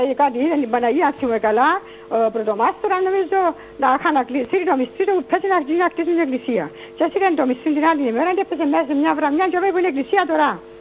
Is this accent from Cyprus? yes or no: yes; Potamitissa, Limassol District, Cyprus; now in Ypsonas, Cyprus; κάθομαι ύψωνα, αλλά είμαι από την Ποταμίδιστα.